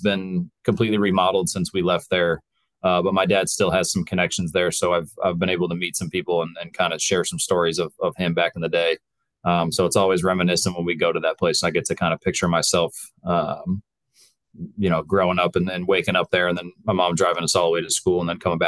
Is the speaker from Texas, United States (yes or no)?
yes; Houston, Texas, United States; also born or lived in Austin / Philadelphia / Chicago; So I was born in Houston. I went from Houston to Austin, Austin to Philly, Philly to Chicago, and then finally Chicago down here to finally kind of put some roots down. So growing up, I was always an Astros fan.